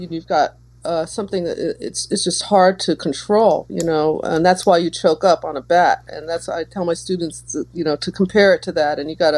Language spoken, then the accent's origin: English; New Jersey, United States; New Jersey.